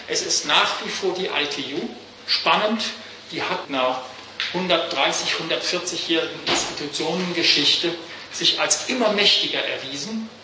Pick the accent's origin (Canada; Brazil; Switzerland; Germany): Canada; Wir gehören alle zusammen, wir sind alle Kanadier, haben auch alle die kanadische Staatsbürgerschaft.